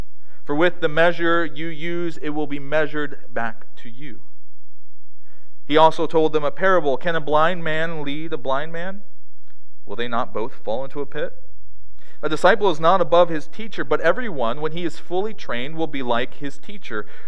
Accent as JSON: {"language": "English", "town": "Baltimore", "region": "Maryland", "country": "United States", "tie": "born or raised there", "said": "Some of you know that I was born in Baltimore and grew up outside of Baltimore"}